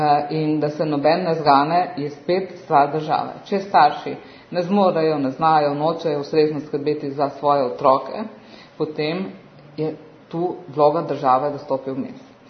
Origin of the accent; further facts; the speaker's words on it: Mura, Slovenia; Jaz sama prihajam iz Prekmurja